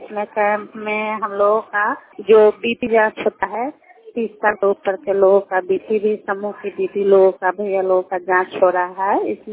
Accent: Ghataro, Bihar, India; और मैं घटारो पंचायत की रहने वाली हूँ।

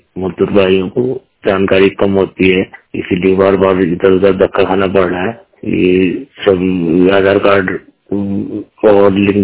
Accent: Uttarakhand, India; उत्तराखंड का रहने वाला हूँ।

